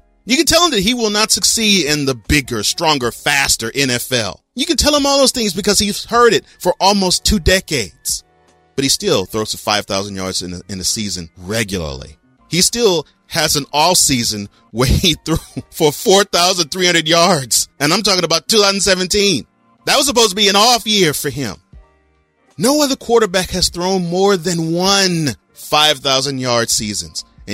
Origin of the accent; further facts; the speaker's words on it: New Orleans, Louisiana, United States; born there; I was born in New Orleans, so I have ties to the city.